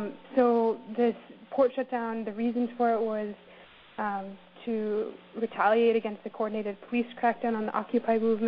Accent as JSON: {"language": "English", "town": "Seattle", "region": "Washington", "country": "United States", "tie": "born or raised there", "said": "Myself, I'm born and raised in Seattle"}